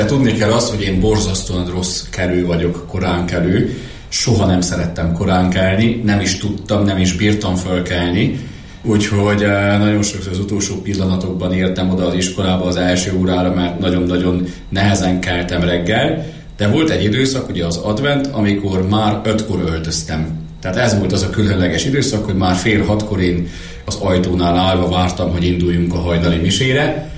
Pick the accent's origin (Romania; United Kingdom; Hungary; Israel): Romania; Harghita; Az én szülővárosom egy csodálatos kis város. El van rejtve tulajdonképpen ott a hegyek vonulatában, és ez a Szent Anna-tó árnyékában van, hiszen mindössze 12-13 kilométer a Szent Anna-tó tőlünk. Itt a csodálatos hegyek, fák, a csodálatos vidék határolja körül ezt a városkát, ami egy 16-17 ezer lelkes